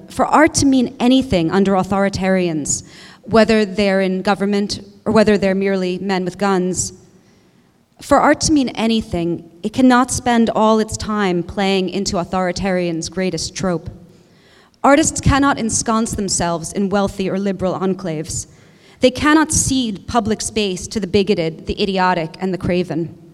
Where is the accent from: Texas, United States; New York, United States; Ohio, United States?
New York, United States; I'm a New Yorker, I'm a journalist, and worst of all, lowest of all, I'm an artist.